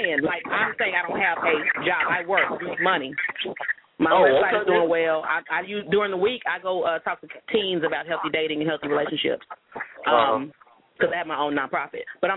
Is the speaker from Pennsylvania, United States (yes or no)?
no; Dallas, Texas, United States; born and raised in Dallas.